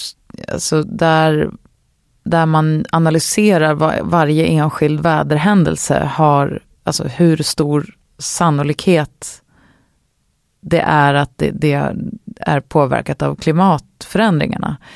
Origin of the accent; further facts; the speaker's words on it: Gävle, Gävleborg County, Sweden; För jag kommer från Gävle, och Gävle såg ut som, ja